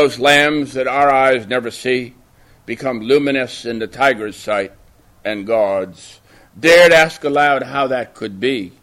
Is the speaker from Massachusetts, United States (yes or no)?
yes; Massachusetts, United States; also born or lived in Boston; As I mentioned, I grew up in Massachusetts. I spent several happy years in Boston.